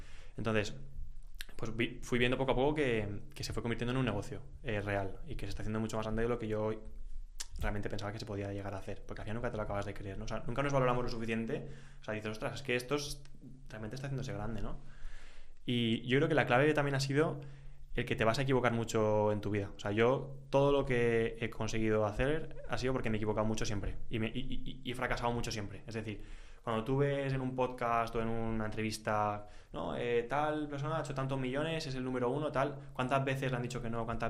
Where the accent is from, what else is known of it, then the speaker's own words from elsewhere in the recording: Valencia, Valencian Community, Spain; me voy a Valencia, que es de donde yo soy, contrato a gente.